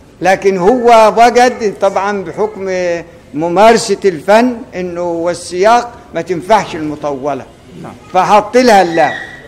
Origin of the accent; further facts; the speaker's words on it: Egypt; إحنا ناس مصريين ما بيقروش ورش إلا للتعلم